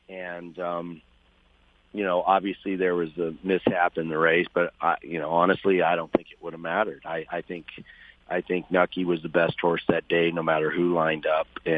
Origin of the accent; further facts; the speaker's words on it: Del Mar, California, United States; The first one being at Del Mar, you know, in my hometown, and running 1-2 was just incredible.